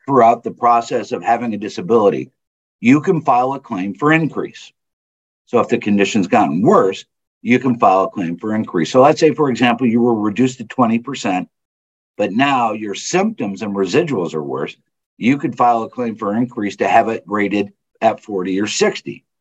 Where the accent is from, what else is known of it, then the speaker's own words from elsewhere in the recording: Nebraska, United States; but I'm a Marine and I'm from Nebraska.